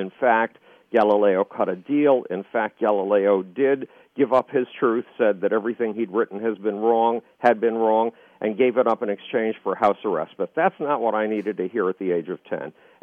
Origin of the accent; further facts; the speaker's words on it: Buffalo, New York, United States; there I am very much alone in my hometown of Buffalo, New York, and it's Saturday afternoon